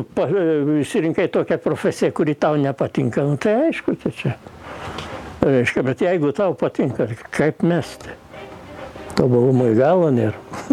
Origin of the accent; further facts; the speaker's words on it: Vištytis, Marijampolė County, Lithuania; kadangi aš iš Vištyčio, gimęs Vištytyje, nu, tai ten mano tėviškė